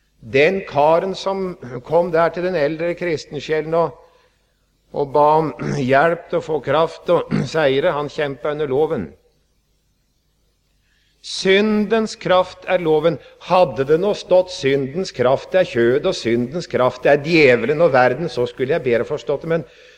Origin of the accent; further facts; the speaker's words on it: Vestfold, Norway; Det hendte hjemme i Vestfold.